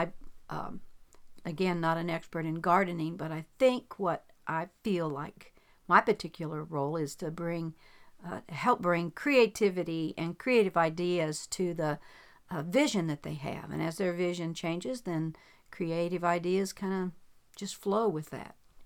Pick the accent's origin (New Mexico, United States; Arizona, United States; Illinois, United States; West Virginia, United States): Illinois, United States; Decatur; So I'm from Central Illinois. Decatur's my hometown. And so I've never strayed too far away from home